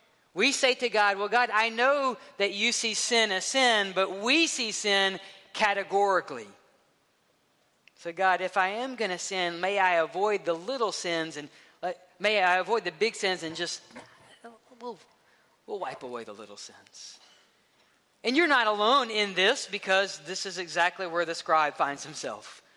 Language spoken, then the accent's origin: English; Mississippi, United States; I grew up in Mississippi.